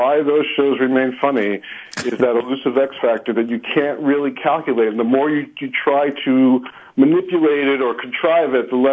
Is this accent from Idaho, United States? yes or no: no; Brooklyn, New York, United States; I would say, growing up in Brooklyn